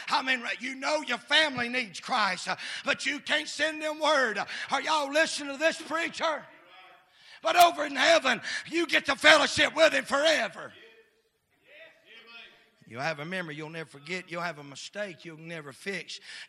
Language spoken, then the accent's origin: English; United States; I'm glad I'm an American.